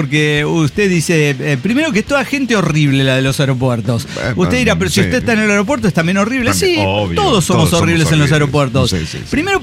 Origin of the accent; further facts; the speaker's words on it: Mexico City, Mexico; de Ciudad de México.